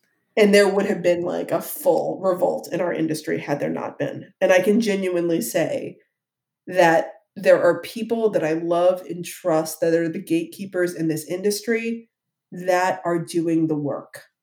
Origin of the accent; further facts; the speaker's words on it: Ohio, United States; I'm from Ohio. I cried over that 3 days ago.